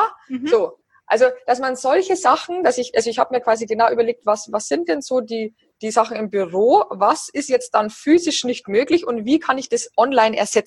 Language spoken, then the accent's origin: German; Bavaria, Germany; now in Berlin, Germany; Ich komme ursprünglich aus Bayern und lebe jetzt seit über 5 Jahren, fast 6 Jahren in Berlin.